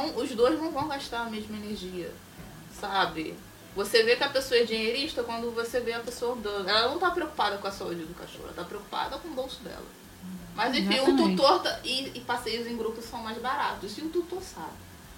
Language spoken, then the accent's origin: Portuguese; Rio de Janeiro, Brazil; Eu vim da Baixada, gente.